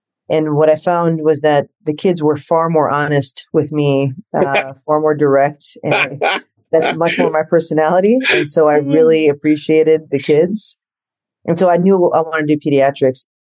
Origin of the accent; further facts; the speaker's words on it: Chicago, Illinois, United States; I mean, I think it's very clear that I'm from Chicago.